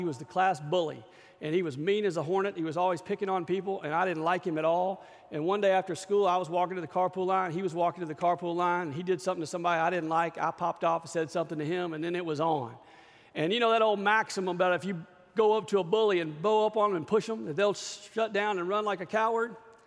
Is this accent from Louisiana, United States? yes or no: yes; Shreveport, Louisiana, United States; still lives in my hometown of Shreveport